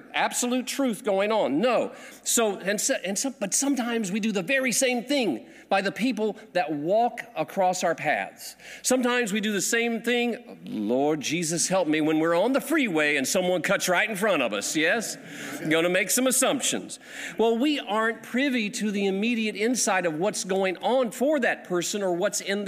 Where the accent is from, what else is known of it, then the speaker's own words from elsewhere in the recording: Texas, United States; I'm from Texas.